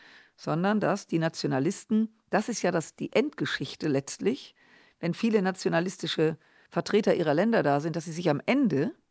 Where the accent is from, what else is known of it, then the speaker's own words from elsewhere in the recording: Rhineland, Germany; Also für die das jetzt als Rheinländerin, ist das natürlich immer ein guter Vergleich.